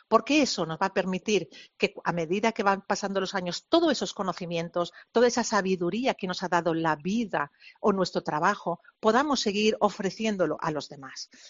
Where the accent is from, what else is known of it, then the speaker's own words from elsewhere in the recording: Balearic Islands, Spain; now in Olot, Spain; yo soy mallorquina. He vivido casi toda mi vida en Mallorca, pero actualmente estoy viviendo en Olot.